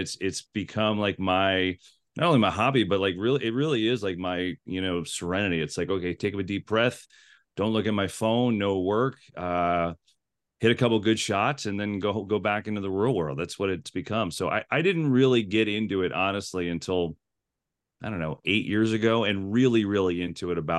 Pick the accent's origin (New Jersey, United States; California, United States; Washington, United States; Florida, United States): New Jersey, United States; I grew up in New Jersey and no one played it in my family and never played it, never paid attention to it, never watched it.